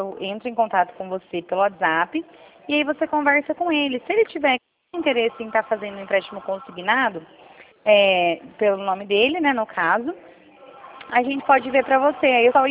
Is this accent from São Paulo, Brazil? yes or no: yes; Rio Claro, São Paulo, Brazil; Que eu sou aqui de Rio Claro